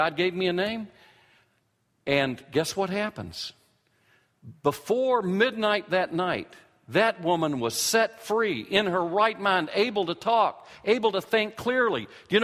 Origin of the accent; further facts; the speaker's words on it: the South, United States; Being a Southerner, I always hid my true feelings from people.